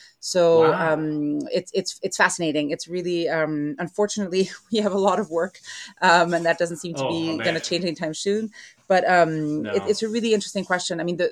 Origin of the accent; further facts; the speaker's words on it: Geneva, Switzerland; growing up in Geneva in Switzerland, was a good starting point in the sense that there, you know, the UN headquarters are there.